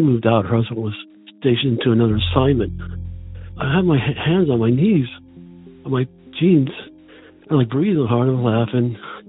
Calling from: Pennsylvania, United States; I'm calling from Pennsylvania.

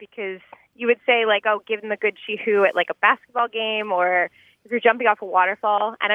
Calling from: San Diego, California, United States; calling from San Diego.

